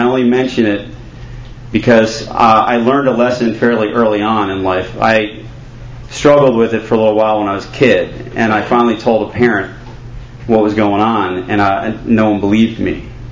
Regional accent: Pennsylvania, United States; I was born outside of Philly. I don't know if you can tell if I still have my accent or not, but I grew up right outside of Philly.

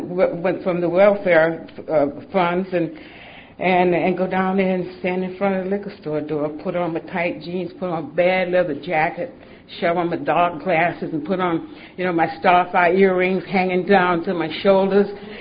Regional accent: Atlanta, Georgia, United States; I grew up in Atlanta. I was born in Grady Hospital in Atlanta, Georgia.

